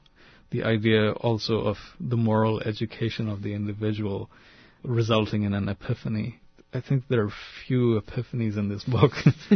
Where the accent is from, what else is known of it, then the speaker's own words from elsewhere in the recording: India; growing up in India in the 60s and 70s